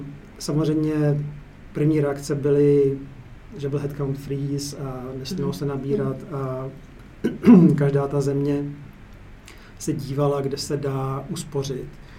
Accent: Bohemia, Czechia; mám to štěstí, jsem z Čech

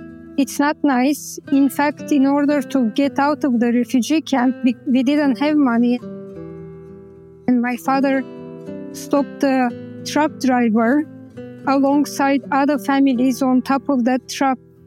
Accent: Bulgaria; moved away; Growing up in Bulgaria, you are told that you are a Turk. I am growing up in a Muslim Turkish family.

